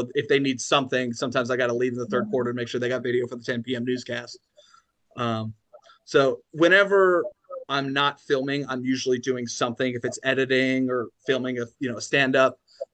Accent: Los Angeles, California, United States; I am from the beach where the sun sets and not sunrises. I am from Los Angeles, California. Grew up a pretty big jock.

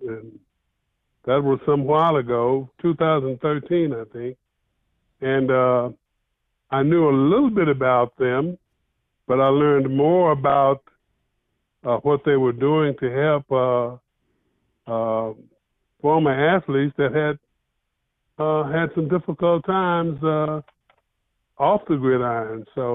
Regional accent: Texas, United States; well, I'm a Texan.

